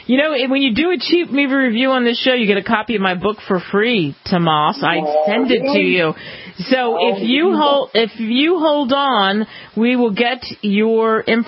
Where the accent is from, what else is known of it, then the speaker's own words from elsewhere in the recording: New Jersey, United States; because I said I would walk back to my home state naked to New Jersey if the president was impeached